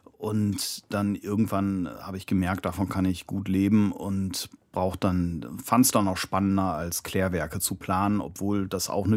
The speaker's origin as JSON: {"language": "German", "region": "North Rhine-Westphalia", "country": "Germany", "lives_now": "Berlin, Germany", "said": "Also ich bin ein Westfale in Berlin, so ist es eben."}